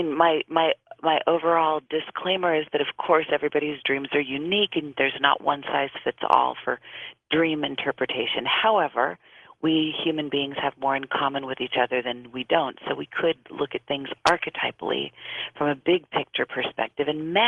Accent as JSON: {"language": "English", "region": "California", "country": "United States", "said": "I'm from Southern California, so I'm really connected to the Mexican culture that really honors death"}